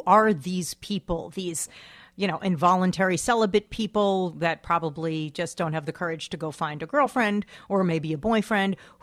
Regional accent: Parsippany, New Jersey, United States; I grew up in Parsippany, and all my friends from camp grew up in Teaneck.

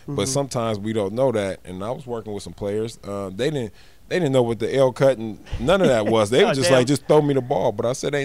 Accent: Oakland, California, United States; Yeah, no, I'm from Oakland, man. They know me, man.

